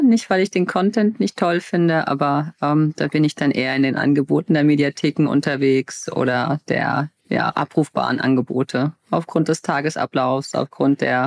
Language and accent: German; Viernheim, Hesse, Germany; Ich komme aus einem kosmopolitanen Städtchen namens Firnheim, bekannt aus dem Firnheimer Dreieck und Firnheimer Kreuz bei vielen. 30.000 Seelendorf, habe dort studiert